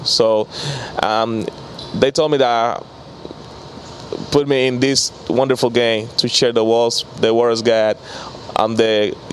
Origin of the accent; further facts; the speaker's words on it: La Romana, Dominican Republic; English is a second language; I was fun to grow up in La Romana. I'm grateful to born here because I got a love memory, a good memories when I grow up in my hometown.